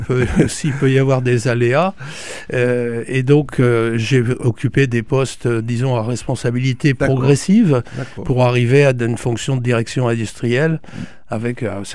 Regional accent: Soissons, Hauts-de-France, France; also born or lived in Reims / Auxerre; j'ai 74 ans depuis peu. Oui. Je suis natif de Soissons, en Picardie, donc, mais j'ai beaucoup vécu en Champagne, à Reims, d'accord, où j'ai fait mes études. Oui. Et également une trentaine d'années en Bourgogne, à Auxerre.

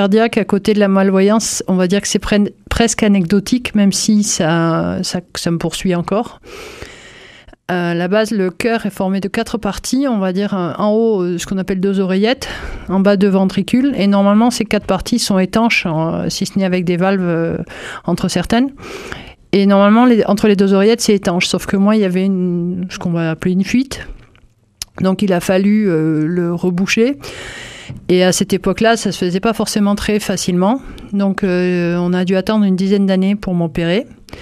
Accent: Toulouse, Occitanie, France; born or raised there

